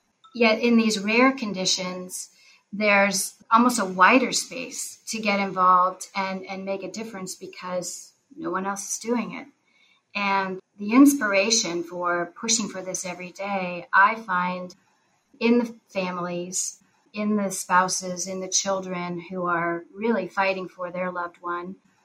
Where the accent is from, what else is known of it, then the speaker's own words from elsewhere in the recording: Cincinnati, Ohio, United States; which was located in my hometown of Cincinnati, Ohio.